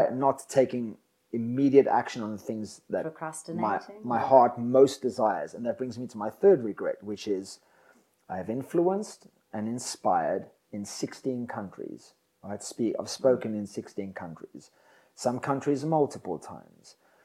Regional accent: South Africa; And more so, I want people in my home country to know that, because that's what we need. There's a lot of, you know, sour and miserable, depressing things said about South Africa, but I still have a lot of hope for my country.

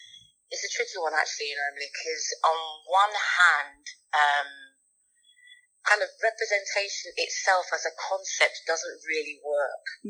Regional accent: London, United Kingdom; now in Sheffield, United Kingdom; I am a novelist. I live in Sheffield. I'm originally from London and never left. I came up to do my degree, as it happens for a lot of people, actually, and then stayed.

